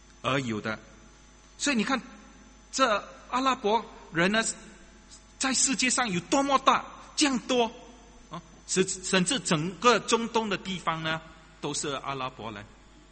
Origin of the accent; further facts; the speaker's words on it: Singapore; 我看我们新加坡人没有一个人有这种的经历，